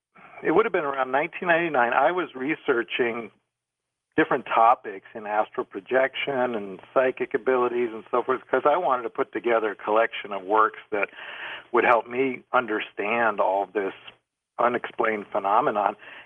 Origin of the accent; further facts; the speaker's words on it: Iowa, United States; now in California, United States; I do have roots in Missouri myself, and I grew up in Iowa. It was a good place to grow up. I'm in California now.